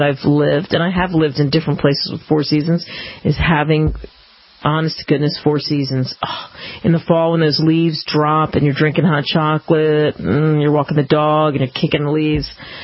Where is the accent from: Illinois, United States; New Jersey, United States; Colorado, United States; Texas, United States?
New Jersey, United States; also born or lived in New York; I grew up partially in New York and then in Philadelphia, in South Jersey specifically. So right smack over the bridge, not very far from the bridge that connects Philly and South Jersey.